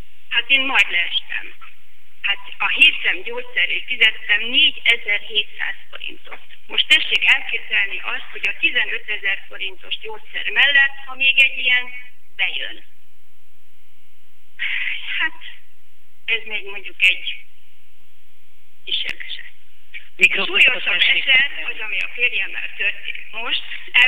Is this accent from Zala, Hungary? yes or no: no; Pécs, Baranya, Hungary; nyugdíjas, 72 éves, született pécsi lakos.